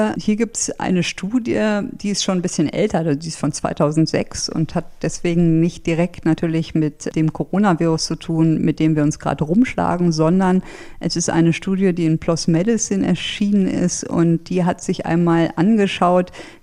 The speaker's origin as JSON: {"language": "German", "country": "Germany", "said": "Und dann kam ich mir als Deutscher, sage ich mal, wirklich blöd vor"}